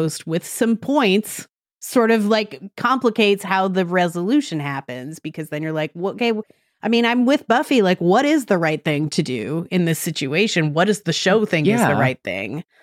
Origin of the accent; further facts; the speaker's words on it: England, United Kingdom; even as an English person, and you know, if you're like, these aren't necessarily debates the typical English person has with other English people